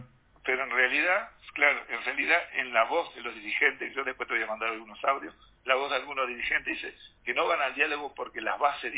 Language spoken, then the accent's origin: Spanish; Argentina; Yo, como argentino prejuicioso, cansado de que nos vendan a cualquier precio